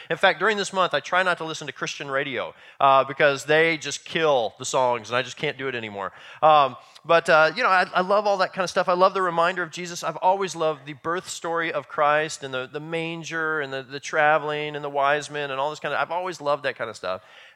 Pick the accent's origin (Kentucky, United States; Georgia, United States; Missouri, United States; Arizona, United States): Missouri, United States; also born or lived in Nebraska; I grew up in the Midwest, and I grew up in Missouri and Nebraska